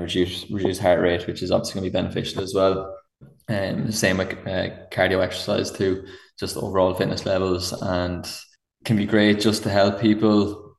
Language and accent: English; Mullingar, Westmeath, Ireland; now in Dublin, Ireland; I'm actually from Mullingar, but I'm based in South Dublin.